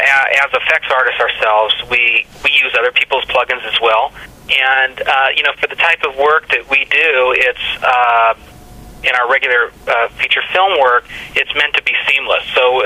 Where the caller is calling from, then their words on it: Los Angeles, California, United States; We're calling from Los Angeles, California, United States.